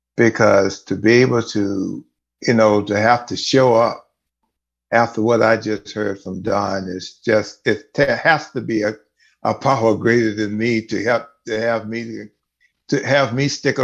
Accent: Galveston, Texas, United States; And I grew up in the oldest city in the state of Texas. I grew up in Galveston, Texas. During those days, I grew up in the days before there was desegregation.

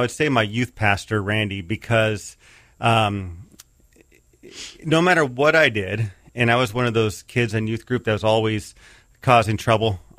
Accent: California, United States; I grew up in Southern California. It's called the Inland Empire.

